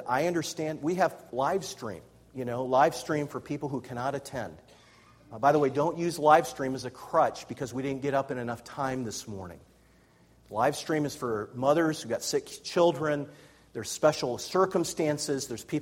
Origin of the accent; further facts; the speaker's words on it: Canton, Ohio, United States; I remember my pastor saying that growing up in Canton, Ohio.